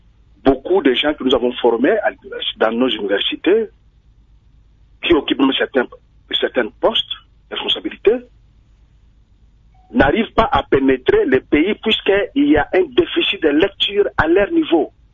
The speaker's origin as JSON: {"language": "French", "country": "DR Congo", "said": "chez nous, en RDC"}